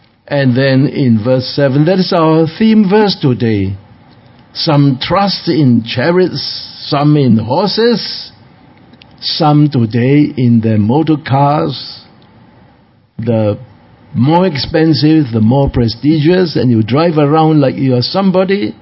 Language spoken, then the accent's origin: English; Singapore; Years ago, when I first went to Australia, they asked me, where do you come from? I said, Singapore.